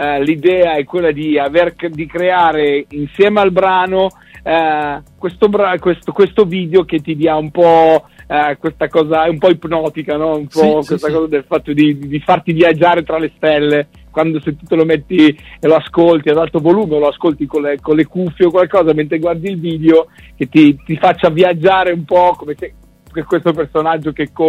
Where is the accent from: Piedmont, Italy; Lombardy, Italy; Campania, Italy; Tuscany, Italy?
Lombardy, Italy; Milan; born there; moved away as an adult; io sono nato a Milano. Adesso vivo sul lago di Garda da 15 anni ormai, e mi sono trasferito sul lago di Garda proprio esclusivamente per lavorare nella musica.